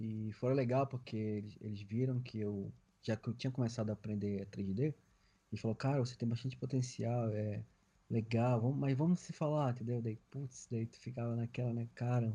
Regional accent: Manaus, Amazonas, Brazil; Então, Eloy, eu sou do Amazonas, né? Sou de Manaus, Amazonas, na região norte do Brasil.

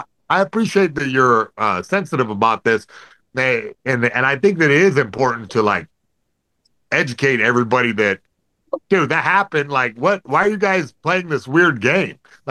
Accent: Virginia, United States; I'm from Virginia. Different. I didn't go to Chuckle Hut and fucking tell a few jokes. I lived there with those rednecks.

